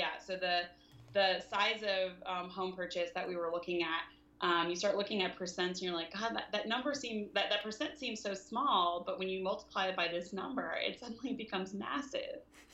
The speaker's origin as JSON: {"language": "English", "region": "Southern United States", "country": "United States", "said": "I'm not from the West Coast. I'm from the South."}